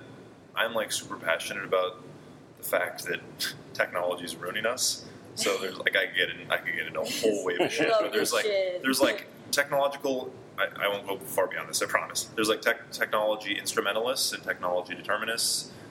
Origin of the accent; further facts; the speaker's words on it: Santa Barbara, California, United States; So, I'm from Santa Barbara, California. Ways away. And, yeah, that's where I grew up, in beautiful sunshine. And then, for some reason, I made my way out here for college.